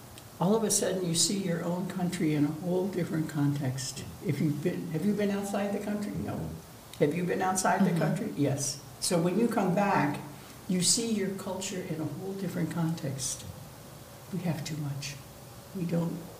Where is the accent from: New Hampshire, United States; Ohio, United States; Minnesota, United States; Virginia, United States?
Ohio, United States; also born or lived in Iowa; So that was a good experience, Iowa. I'm from Ohio originally. I'm not from Iowa.